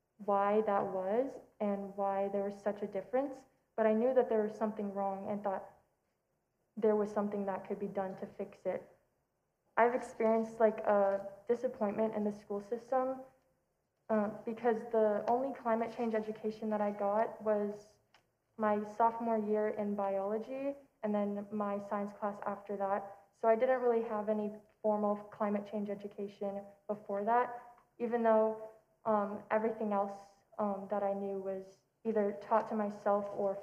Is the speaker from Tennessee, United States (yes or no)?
no; Washington, United States; I grew up in Washington, and there's a lot of state parks, and I was a kid that would like go out and go on hikes and go camping because I love nature.